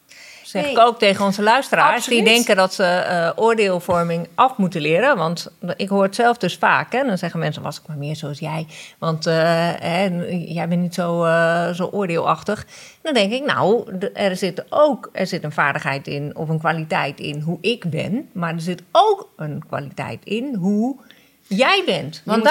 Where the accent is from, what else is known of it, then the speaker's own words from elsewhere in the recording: Netherlands; waar ik een voorstander van ben, ook als Nederlandse.